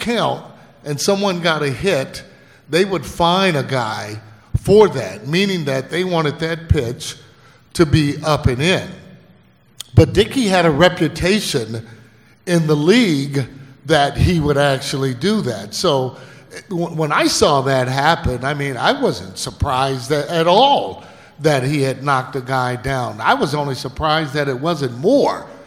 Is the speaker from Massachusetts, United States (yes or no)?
no; Los Angeles, California, United States; Growing up in Los Angeles and coming up with the Giants